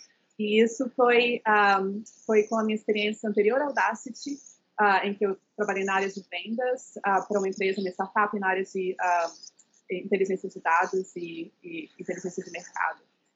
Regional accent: Belo Horizonte, Minas Gerais, Brazil; eu sou mineira de Belo Horizonte. Cresci, nasci e fui criada em Belo Horizonte até o início do ensino superior

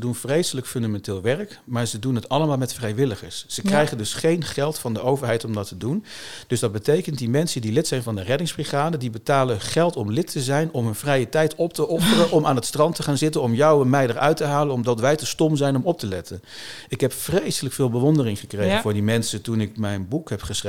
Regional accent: Gelderland, Netherlands; Ja, ik kom uit het bos. Ik kom van de Veluwe.

